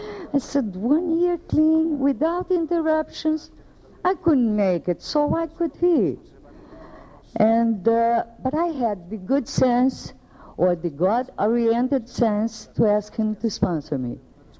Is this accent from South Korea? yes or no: no; Brazil; because I am from Brazil, and I have some particulars that belong to me.